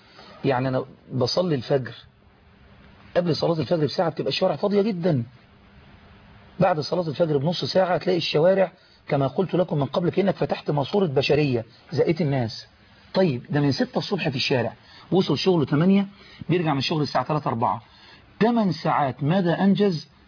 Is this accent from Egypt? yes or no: yes; Egypt; هو ده العمل الوظيفي عندنا في مصر